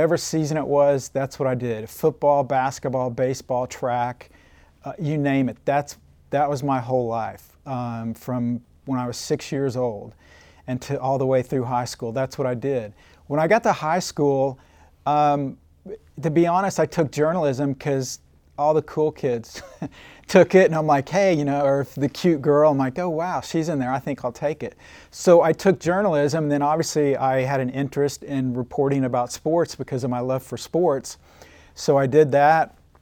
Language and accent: English; Oklahoma City, Oklahoma, United States; But I grew up in Oklahoma City, went to UConn High School, went to Oklahoma State, and then after Oklahoma State, I got a job in Odessa, Texas.